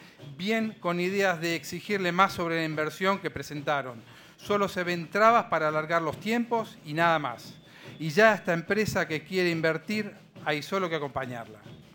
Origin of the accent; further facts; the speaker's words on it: San Carlos de Bariloche, Río Negro, Argentina; born there; nací en San Carlos de Bariloche, tengo 56 años